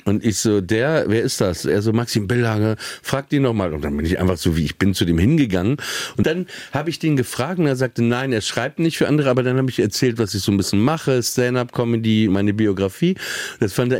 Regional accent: Papenburg, Lower Saxony, Germany; Ich bin in Papenburg aufgewachsen.

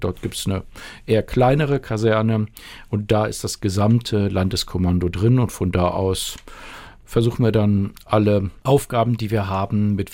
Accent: North Rhine-Westphalia, Germany; Ich bin gar nicht von der Küste, sondern ich komme aus der Gegend von Aachen.

